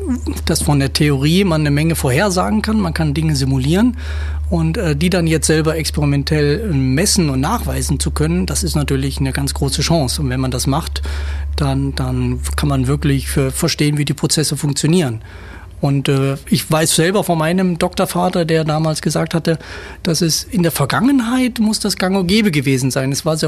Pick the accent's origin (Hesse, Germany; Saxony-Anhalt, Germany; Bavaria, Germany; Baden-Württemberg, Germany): Hesse, Germany; Kassel; born there; geboren bin ich eigentlich in Kassel, also in Nordhesse. Und habe auch in Kassel dann studiert, Physik, und nach dem Studium dann promoviert.